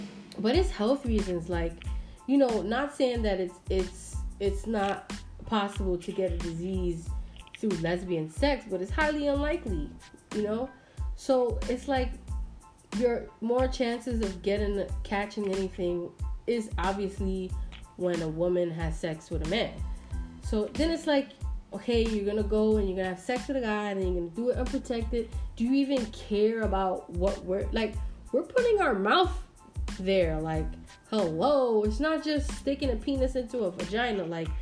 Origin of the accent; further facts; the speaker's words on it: New York City, New York, United States; I'm from the Bronx and Washington Heights. Like, I'm hood. You heard me? Like, I'm straight New York sometimes